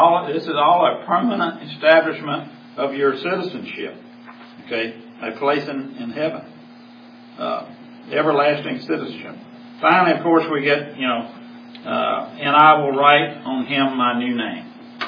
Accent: North Carolina, United States; Oh, you were from Philadelphia. I was from North Carolina.

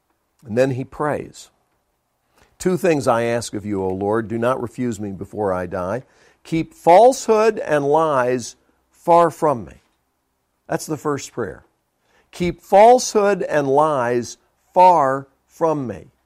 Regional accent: Montreat, North Carolina, United States; What if I told you that I'm from Montreat, North Carolina," which is where I was from at that time.

